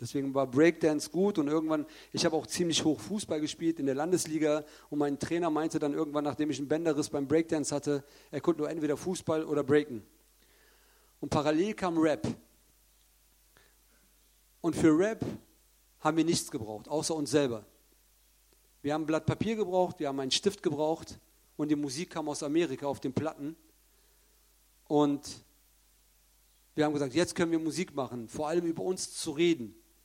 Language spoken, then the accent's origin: German; Cologne, North Rhine-Westphalia, Germany; Es ist so, dass ich 1973, darum bin ich auch kein Türke, ich bin Kölner. Ich bin 1973 in Köln geboren.